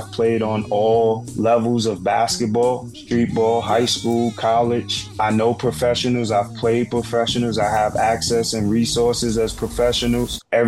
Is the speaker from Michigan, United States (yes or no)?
no; New York City, New York, United States; I grew up in Harlem, New York City. I have two brothers.